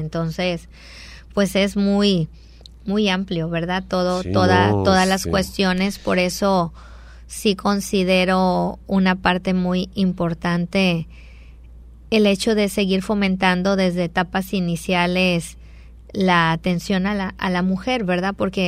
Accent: Mexico; Aparte, nosotros como mexicanos

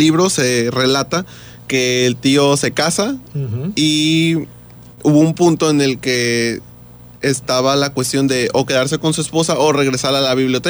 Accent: La Peñita, Nayarit, Mexico; Saludos a compañeros también de La Peñita, que es de donde vengo también.

